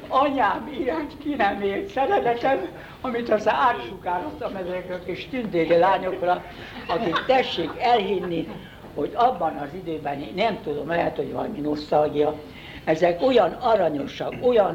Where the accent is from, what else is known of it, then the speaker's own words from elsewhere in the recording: Transdanubia, Hungary; Mert én Dunántúlon töltöttem a gyerekkoromat egy erdőszélbe, meg ugye Göcsejbe, meg Őrségbe